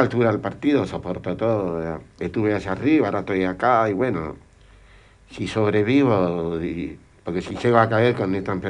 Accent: Uruguay; moved away; tengo una hija en el Uruguay. Yo soy uruguayo

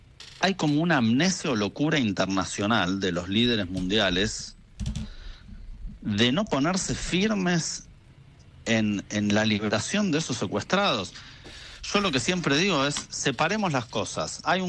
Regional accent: Argentina; Hace 15 más o menos, misma situación. ¿De dónde sos? De Argentina.

